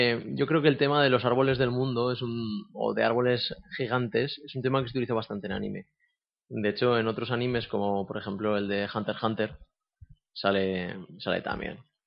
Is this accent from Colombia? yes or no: no; Spain; veía de pequeño aquí en España